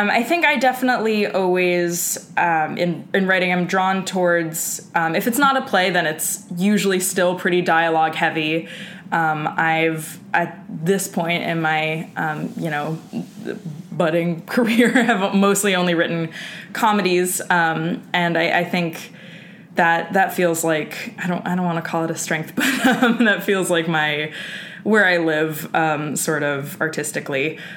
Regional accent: Manhattan, New York, United States; Well, we're in my hometown neighborhood. I grew up in Hell's Kitchen, Manhattan.

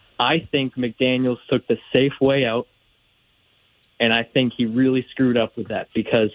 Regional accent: New England, United States; I grew up in New England, so I've watched this in my Patriots games.

